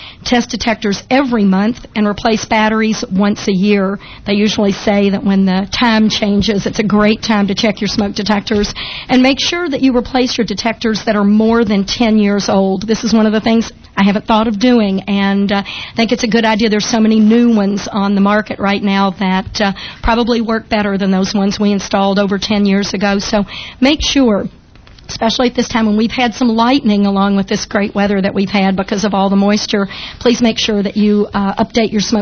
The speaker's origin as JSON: {"language": "English", "region": "Kentucky", "country": "United States", "accent": "Kentucky", "said": "I should say with my Kentucky accent."}